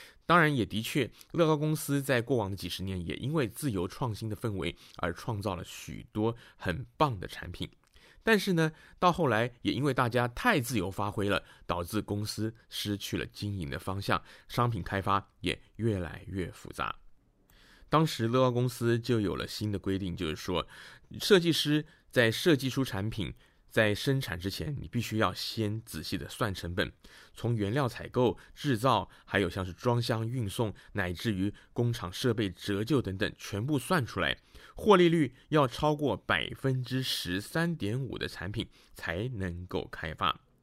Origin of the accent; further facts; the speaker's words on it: China; 我们中国人讲贝多利分。